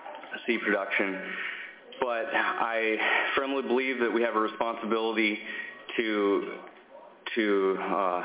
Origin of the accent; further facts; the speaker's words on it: Juneau, Alaska, United States; I'm a lifelong Alaskan, third-generation commercial fisherman. I grew up in Juneau. My grandfather had a dairy farm about where Don Abel's is now.